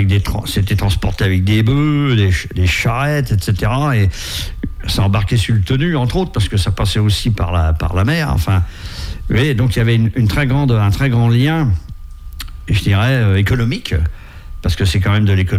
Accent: Pays de la Loire, France; Je suis un natif, puisque je suis né à la Motachar. Mon père était charron. Donc j'étais amené, donc je suis né sur la côte

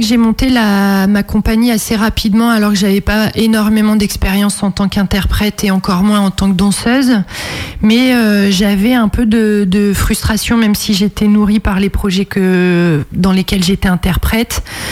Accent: Le Puy-en-Velay, Auvergne-Rhône-Alpes, France; moi je suis originaire du Puy-en-Velay en Haute-Loire.

